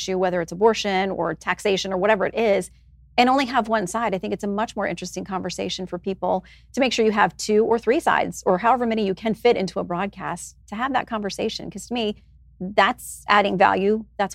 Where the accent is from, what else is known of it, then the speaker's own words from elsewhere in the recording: Tallahassee, Florida, United States; I grew up in Tallahassee, so I had a full ride to Florida State academically, and it made sense to stay home and be in Florida